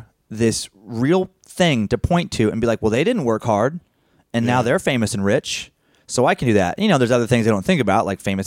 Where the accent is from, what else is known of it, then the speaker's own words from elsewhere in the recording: Spokane, Washington, United States; It was like 3 hours away from where I grew up in Spokane, Washington, across the border there.